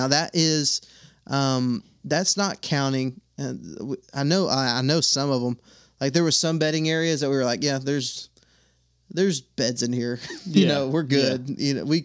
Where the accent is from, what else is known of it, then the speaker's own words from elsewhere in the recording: Texas, United States; now in Alabama, United States; I'm from Texas, now I live in Alabama. Most of my friends on Facebook or Instagram live in the South